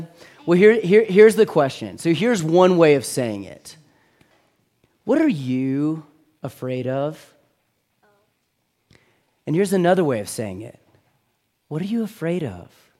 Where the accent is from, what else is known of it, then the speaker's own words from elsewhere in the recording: Houston, Texas, United States; I lived in Houston, Texas. I grew up in Houston, Texas, Gulf climate.